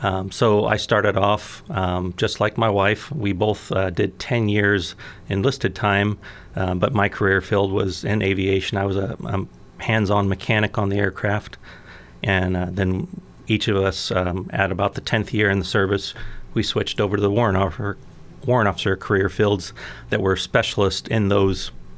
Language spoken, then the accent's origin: English; Oregon, United States; I grew up right here in Douglas County. I was raised from the age of 1 through 18 here in Douglas County, and attended Melrose Schools, Fremont, and then Roseburg, and graduated Roseburg High